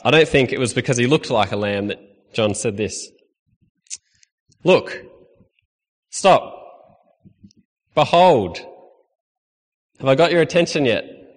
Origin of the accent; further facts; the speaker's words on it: Bendigo, Victoria, Australia; also born or lived in New South Wales; I was born in New South Wales. I grew up in Bendigo and then trekked off to Melbourne to study podiatry.